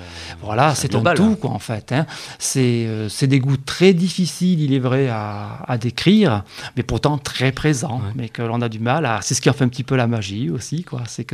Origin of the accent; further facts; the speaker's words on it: Nice, Provence-Alpes-Côte d'Azur, France; je suis niçois. Donc je suis tombé dans le safran avec la bouillabaisse, avec la soupe de poisson